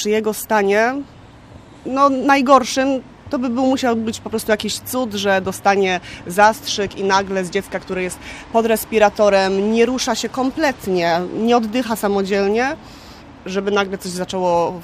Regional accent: Poznań, Greater Poland Voivodeship, Poland; jestem poznanianką.

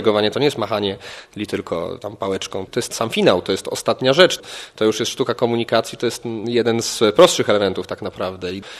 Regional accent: Poznań, Greater Poland Voivodeship, Poland; Bywam tu rzadko, bo rzadko, ale jednak mieszkam w Poznaniu. Jestem poznaniakiem, czuję się poznaniakiem.

